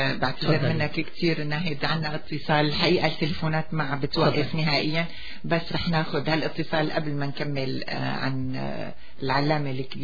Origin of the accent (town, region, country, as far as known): Syria